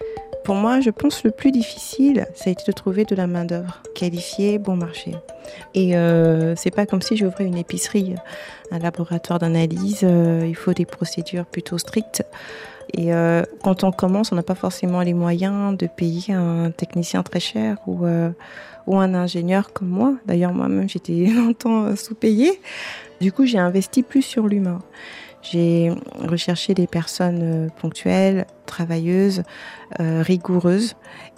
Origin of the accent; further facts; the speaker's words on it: Gabon; je suis gabonaise. Et pour moi, je rentrais chez moi, dans mon pays. Au Gabon, il y a beaucoup d'ethnies. Et moi, je suis issue de l'ethnie majoritaire, c'est l'ethnie Fan.